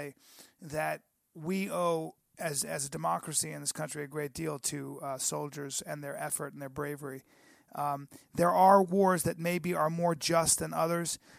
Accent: New York, United States; I'm from New York, and my buddy lost his brother in 9/11.

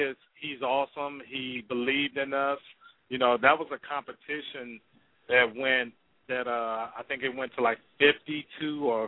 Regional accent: Detroit, Michigan, United States; I'm from Detroit.

